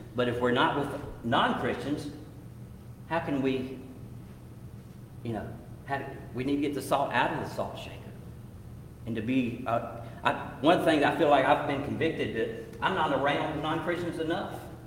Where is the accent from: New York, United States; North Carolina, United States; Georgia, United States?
North Carolina, United States; Prospect Hill; So I grew up in Prospect Hill, which is kind of the corner of Alamance, Orange and Person, not far from Alamance, right there in the corner of Caswell County.